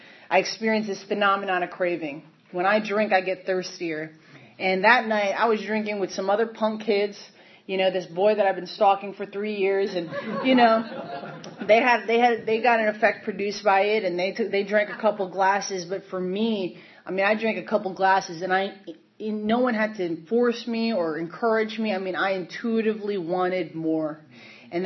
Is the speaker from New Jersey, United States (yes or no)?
yes; New Jersey, United States; I was born and raised in New Jersey. I told Billy that I'm purposefully trying to talk slower because I'm still through and through a Jersey girl